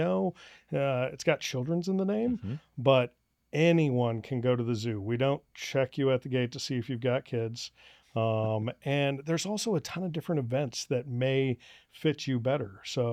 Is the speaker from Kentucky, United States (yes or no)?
no; Lincoln, Nebraska, United States; I grew up in Lincoln.